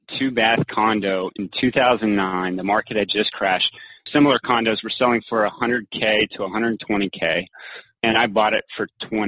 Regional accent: Orlando, Florida, United States; My dad was a single family real estate developer, and I grew up in Orlando

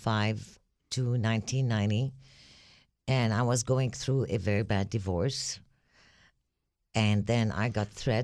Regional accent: Lebanon; Lebanon is a very small country in the Middle East.

